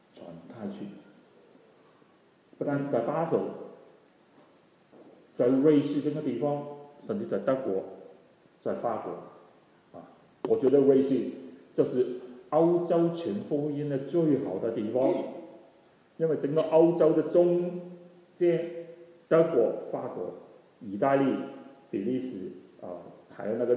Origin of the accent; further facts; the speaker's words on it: Hong Kong; 那个时候在香港长大的人很骄傲，看不起人，容易发脾气